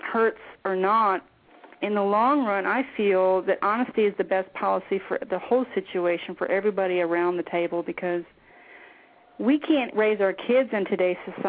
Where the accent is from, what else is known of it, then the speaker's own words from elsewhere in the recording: Michigan, United States; moved away as an adult; also born or lived in Belgium; now in Texas, United States; I was born and raised in Michigan, obviously, and then I moved into Europe when I was in my 30s.